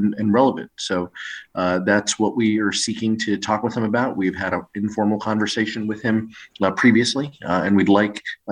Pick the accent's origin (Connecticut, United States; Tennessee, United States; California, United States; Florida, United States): California, United States; Look, guys, I'm from the Inland Empire, and people are working harder.